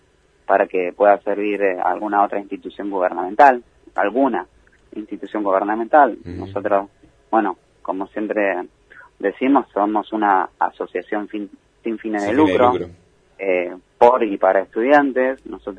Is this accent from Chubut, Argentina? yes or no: yes; Gaiman, Chubut, Argentina; los dos somos de Gaiman